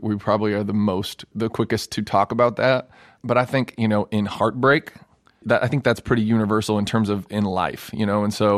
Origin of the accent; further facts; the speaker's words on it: Los Angeles, California, United States; the coolest time that's happened was when I got to go back and play my hometown. A couple months back, we played the Hollywood Bowl.